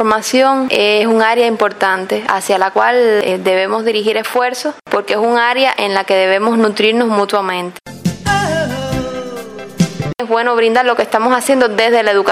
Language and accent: Spanish; Cuba; Creo que los cubanos cargamos y las cubanas cargamos con la responsabilidad que nos ha dado la historia